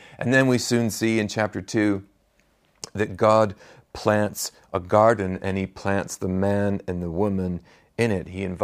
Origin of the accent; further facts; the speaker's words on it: United States; moved away as an adult; Many of you will know I grew up in the United States and then came here as a young man and have spent the last 20-odd years building home here.